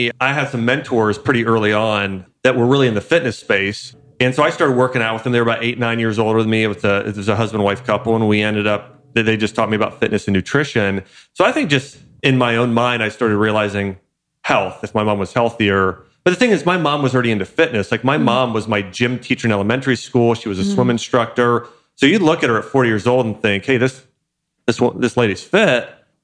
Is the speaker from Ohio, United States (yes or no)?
yes; Troy, Ohio, United States; Okay, I'm from Dayton.